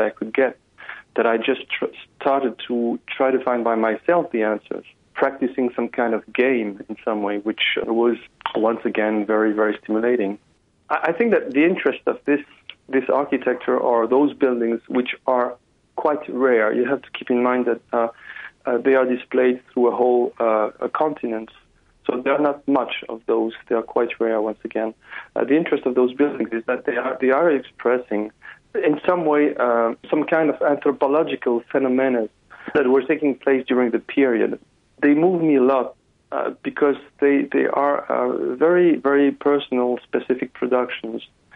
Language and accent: English; Malaysia; also born or lived in Cambodia; now in France; I was born in Cambodia and brought up in Malaysia. I'm living in France.